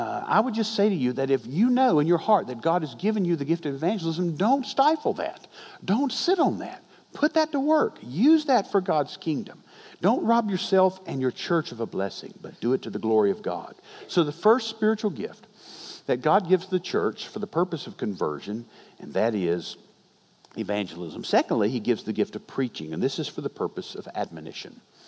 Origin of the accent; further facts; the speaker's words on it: Fayetteville, Georgia, United States; There was a man in the church where I grew up down in Fayetteville, Georgia.